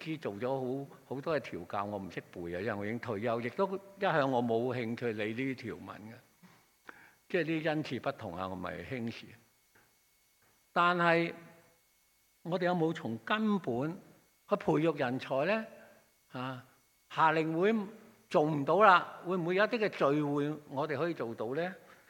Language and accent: Chinese; China; 我們中國人說命運，其實命這個字呢，或者聽天由命呢，不是那麼迷信那麼消極的